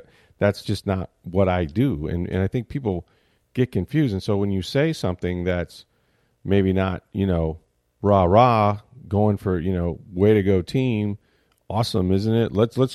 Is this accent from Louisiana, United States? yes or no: no; St. Petersburg, Florida, United States; I mean, I grew up in St. Petersburg.